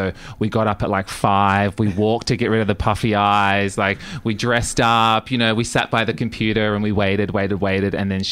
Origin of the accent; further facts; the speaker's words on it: Melbourne, Victoria, Australia; I grew up as a dancer. I grew up in Melbourne, actually.